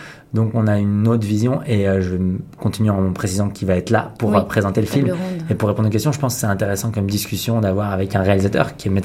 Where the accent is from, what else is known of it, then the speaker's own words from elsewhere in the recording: France; parce que je suis français